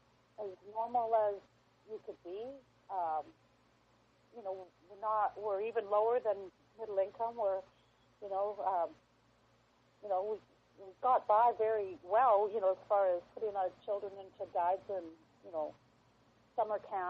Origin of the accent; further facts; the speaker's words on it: Kamloops, British Columbia, Canada; I grew up in Kamloops, which at the time probably had 70,000 people. Now has probably 90,000, 95,000.